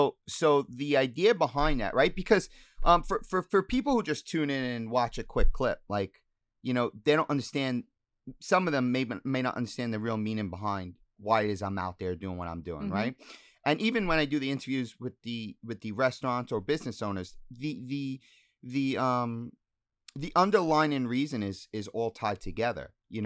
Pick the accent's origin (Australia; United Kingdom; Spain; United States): United States; Staten Island, New York; some back in my hometown in Staten Island.